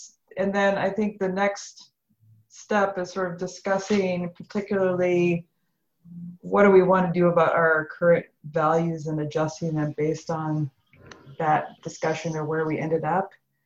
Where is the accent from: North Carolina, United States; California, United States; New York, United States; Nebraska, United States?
Nebraska, United States; Omaha; from Omaha. I'm in Omaha, Nebraska.